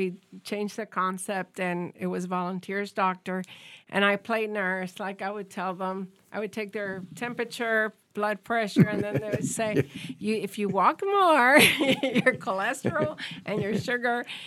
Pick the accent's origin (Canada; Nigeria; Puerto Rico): Puerto Rico; You know, I'm Puerto Rican, so I'm surrounded by water in Puerto Rico. I'm like, I'm from Puerto Rico